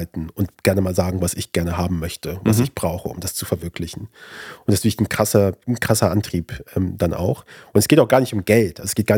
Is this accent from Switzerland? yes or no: no; Afghanistan; now in Germany; Weil ich bin zugezogener, in Anführungszeichen, bin aus Afghanistan.